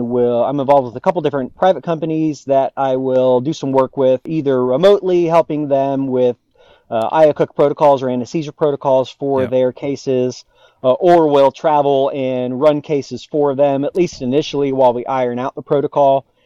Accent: Sacramento, California, United States; I grew up in Sacramento.

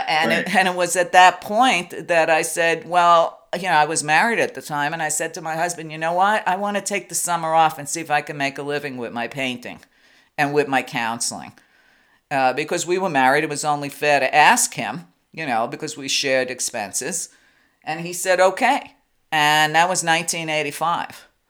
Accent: Brooklyn, New York, United States; Everybody in my neighborhood, and I grew up in the inner city, I mean, I grew up in Brooklyn

